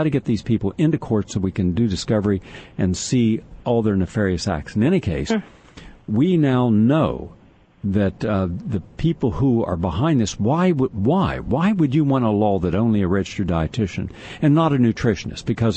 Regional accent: Parkersburg, West Virginia, United States; also born or lived in Steubenville / Weirton / Wheeling; I was born and raised in Parkersburg, and right across the Belpre Bridge is Ohio. And I also lived in Steubenville, Ohio, and I live in Weirton, West Virginia, across the river, and in Wheeling.

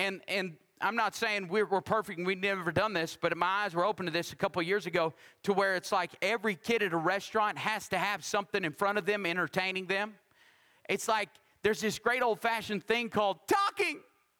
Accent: Texas, United States; She said, you're from Texas. I said, I am from Texas. She said, I could tell by the way you talked.

